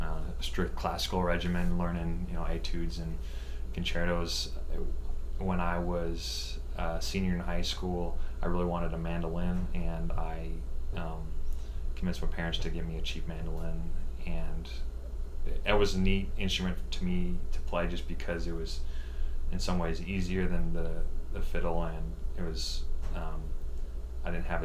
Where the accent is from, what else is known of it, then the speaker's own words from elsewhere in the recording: Billings, Montana, United States; Well, I grew up in Billings, and we did go back to Helena.